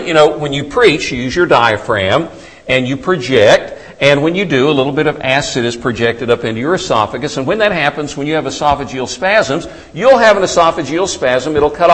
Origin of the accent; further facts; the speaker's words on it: Tennessee, United States; Because I grew up in Tennessee, and every morning of my life growing up, my mother got up at 5 o'clock in the morning